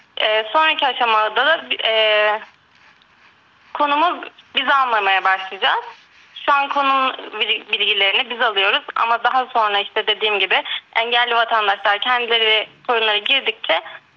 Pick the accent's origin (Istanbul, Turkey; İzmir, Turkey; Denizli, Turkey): Denizli, Turkey; Ben Denizli'yim.